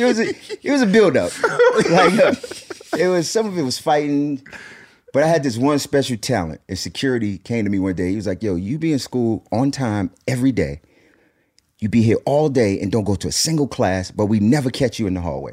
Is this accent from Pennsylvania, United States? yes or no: no; Brooklyn, New York, United States; also born or lived in Mount Vernon; I moved from Brooklyn. I grew up in Brooklyn, New York. We moved to Mount Vernon.